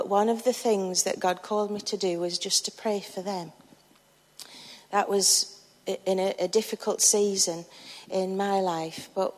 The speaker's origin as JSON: {"language": "English", "region": "North East England", "country": "United Kingdom", "accent": "Geordie", "said": "and I'm a Geordie, in case you've not recognised that yet"}